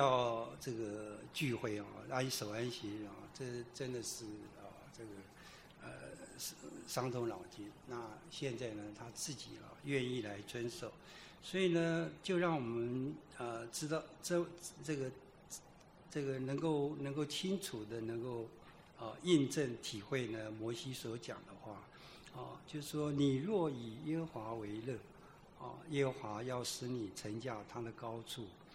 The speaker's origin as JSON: {"language": "Chinese", "town": "Su'ao", "region": "Yilan County", "country": "Taiwan", "tie": "born or raised there", "said": "我那时候出生在苏澳， 那我每天在小的时候常在想，这个台北不晓得长什么样子"}